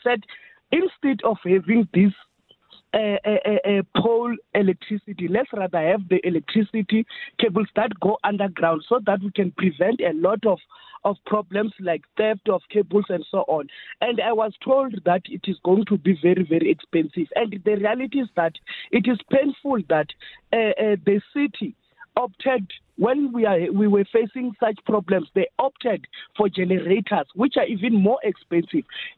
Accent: Freedom Park, South Africa; So, you know, I grew up in Freedom Park.

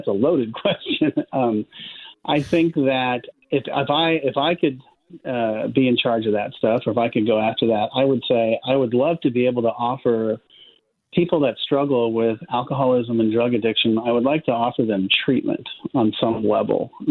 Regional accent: Palo Alto, California, United States; And I grew up in Palo Alto, California, and I had a nice home and a nice family, and they're good people.

